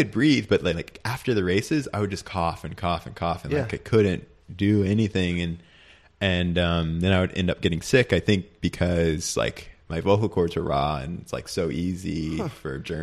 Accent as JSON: {"language": "English", "town": "Thousand Oaks", "region": "California", "country": "United States", "tie": "born or raised there", "said": "You know, I grew up in Thousand Oaks, or, you know, I've lived there for a long time now, and they're in Newbury Park."}